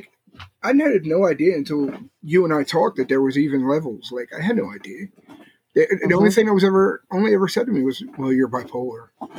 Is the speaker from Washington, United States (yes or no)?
no; Philadelphia, Pennsylvania, United States; because I'm originally from Philadelphia